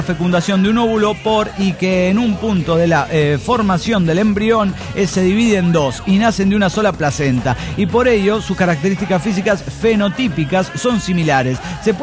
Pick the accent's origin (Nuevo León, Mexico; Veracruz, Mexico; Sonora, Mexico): Veracruz, Mexico; Sí, en México, o por lo menos en Veracruz, de donde yo soy